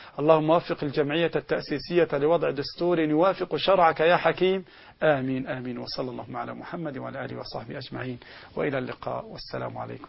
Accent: Egypt; كمصريين بالذات وكمسلمين عامة

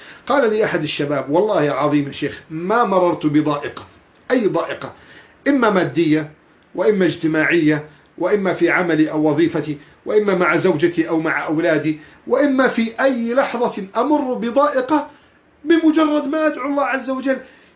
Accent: Egypt

